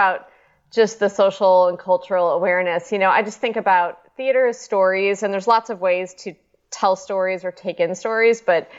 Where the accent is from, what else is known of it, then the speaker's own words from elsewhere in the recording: Chicago, Illinois, United States; And I'm from Chicago. So everybody did ice skating and I wasn't very good at that.